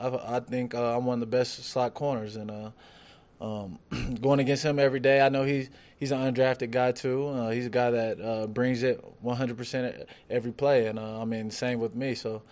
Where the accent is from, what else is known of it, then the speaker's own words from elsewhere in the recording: Oklahoma City, Oklahoma, United States; But I mean, especially growing up in Oklahoma, more the Oklahoma City area.